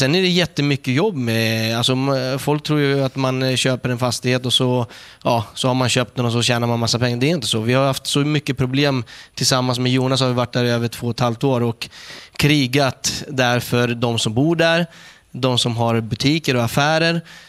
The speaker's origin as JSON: {"language": "Swedish", "town": "Norsborg", "region": "Stockholm County", "country": "Sweden", "tie": "born or raised there", "said": "Jag är uppvuxen i Norsborg, Hallunda. Och bott där i nästan i 30 år."}